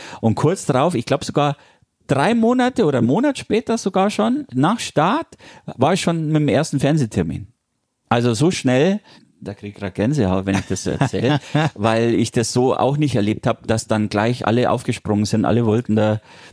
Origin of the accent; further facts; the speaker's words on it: Munich, Bavaria, Germany; hier in München, in meiner Heimatstadt sozusagen.